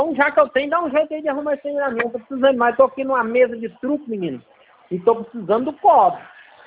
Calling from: Minas Gerais, Brazil; Sou de Minas.

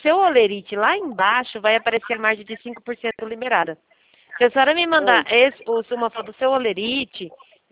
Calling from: Campo Grande, Mato Grosso do Sul, Brazil; Não, nós somos aqui de Campo Grande, é de Campo Grande, né?

